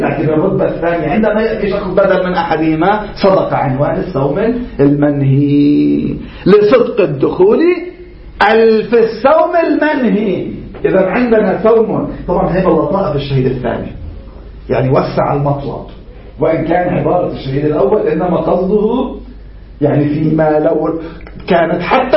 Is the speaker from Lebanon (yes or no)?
yes; Lebanon; حتى عندنا في لبنان